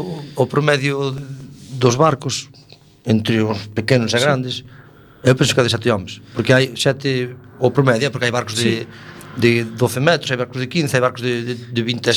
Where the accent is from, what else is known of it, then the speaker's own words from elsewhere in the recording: Malpica, Galicia, Spain; porque ando no mar, son de Malpica, é vivo o mar, sabes?